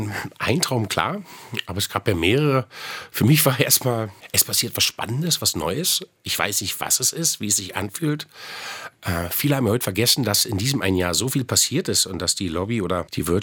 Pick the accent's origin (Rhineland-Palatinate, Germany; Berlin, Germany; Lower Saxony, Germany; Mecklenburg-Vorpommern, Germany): Berlin, Germany; born there; Ich bin in Lichtenberg geboren und bin stolz, eine Berliner Pflanze zu sein.